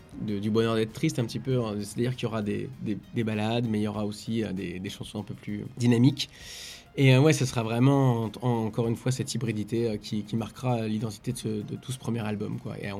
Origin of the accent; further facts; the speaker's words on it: Reims, Grand Est, France; j'aime beaucoup jouer à Reims parce que c'est ma ville et que c'est là d'où je viens.